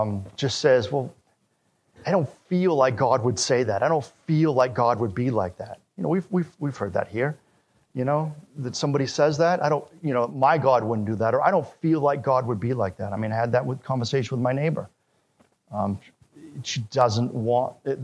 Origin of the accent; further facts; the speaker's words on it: Wisconsin, United States; And in my hometown in Wisconsin, there was one, that's where I first started going to church.